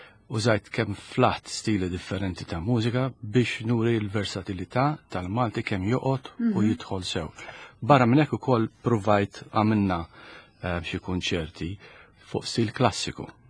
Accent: Birkirkara, Central Region, Malta; Jiena wieled u trabbejt Birkirkara, ħdejn il-Knisja ta' Sant'Alina. Konna familja ta' ħames tfal

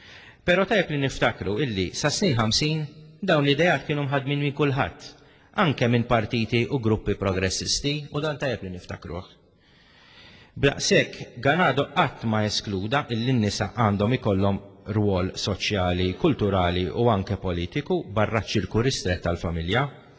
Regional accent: Valletta, South Eastern Region, Malta; jien kont noqgħod il-Belt fejn trabbejt

